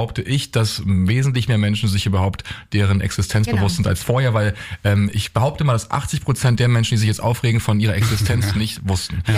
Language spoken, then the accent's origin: German; East Germany, Germany; Also ich komme selbst aus dem Osten